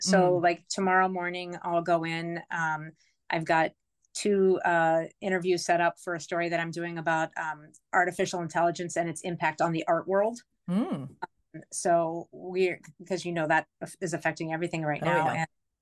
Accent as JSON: {"language": "English", "town": "Youngstown", "region": "Ohio", "country": "United States", "tie": "born or raised there", "said": "And growing up in Youngstown, you're either a Browns fan or a Steelers fan. And so I just grew up in a heavily football community."}